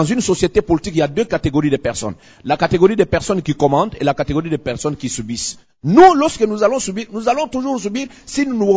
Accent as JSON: {"language": "French", "country": "DR Congo", "said": "chez nous, au Congo, c'est l'inverse."}